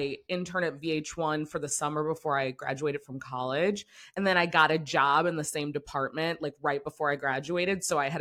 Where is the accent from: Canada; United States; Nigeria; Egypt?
United States; St. Louis, Missouri; I'm from St. Louis, Missouri, the Midwest.